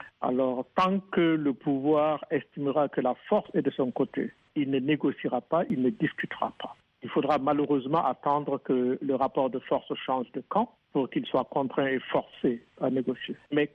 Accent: Burkina Faso; comme cela vient de se passer chez nous au Burkina.

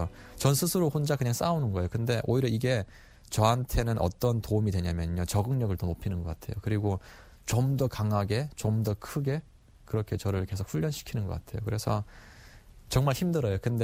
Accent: North Korea; now in South Korea; 나는 그냥 고향이 북한이지 이 친구들처럼 똑같게 그냥 한국 사람이구나. 아니 한국 사람이라기보다는 그냥 한국과 북한에 있는 한반도에 있는 그런 한반도인이구나. 그런 정체성이 생기는 거예요.

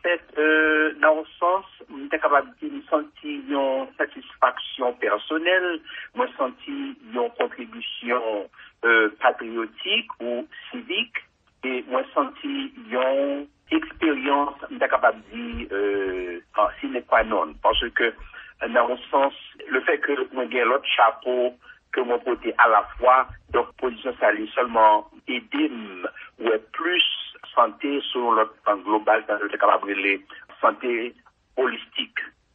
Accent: La Gonâve, Ouest, Haiti; born or raised there

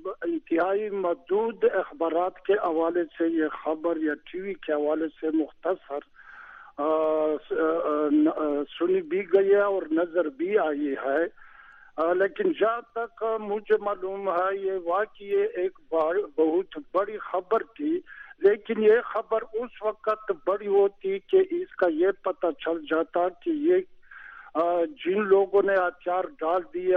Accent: Khyber Pakhtunkhwa, Pakistan; پہلے میں یہ وضاحت کر لوں کہ میرا تعلق جنوبی وزیرستان سے ہے

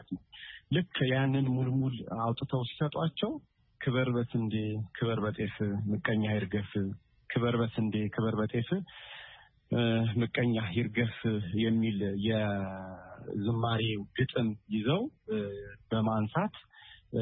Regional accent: Addis Ababa, Ethiopia; እንዳጋጣሚ እዚሁ አዲስ አበባ አካባቢ ነው የተወለድነው እና ያደግነውና

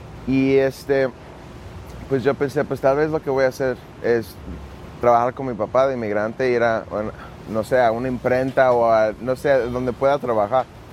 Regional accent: Guadalajara, Jalisco, Mexico; Nací en Guadalajara y crecí ahí.

